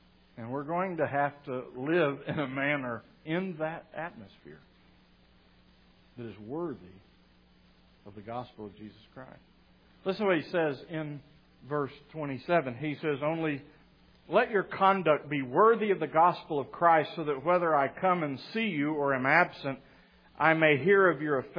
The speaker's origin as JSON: {"language": "English", "region": "Texas", "country": "United States", "said": "Kind of like being a Texan, you know. We're kind of proud of where we're from, right? Don't mess with Texas, right? You can come here and visit, but, you know, leave."}